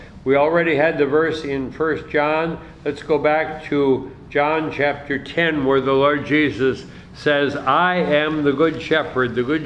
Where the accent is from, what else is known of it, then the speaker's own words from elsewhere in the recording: Green Bay, Wisconsin, United States; I remember growing up in Green Bay, Wisconsin, and all my playmates were Catholic